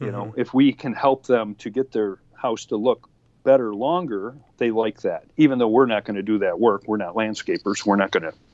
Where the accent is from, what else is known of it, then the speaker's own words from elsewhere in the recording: Buffalo, New York, United States; now in Arizona, United States; Because I'm from Buffalo, New York, and we had 3-foot chain link fences in between houses.